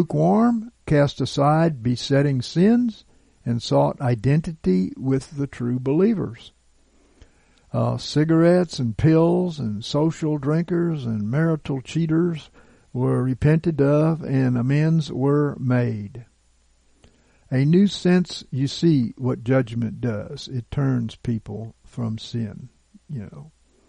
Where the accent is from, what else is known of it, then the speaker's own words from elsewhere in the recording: Gulf Coast, United States; I come from the Gulf Coast, and once hurricanes come ashore, they die out very quickly